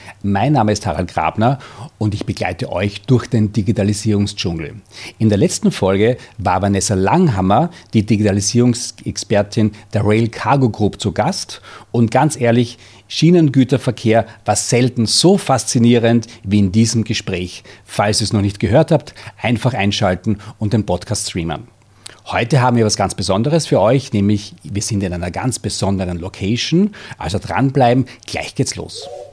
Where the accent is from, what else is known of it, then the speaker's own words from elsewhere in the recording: Styria, Austria; Ich komme aus dem Bezirk Feldbach, also aus der Oststeiermark.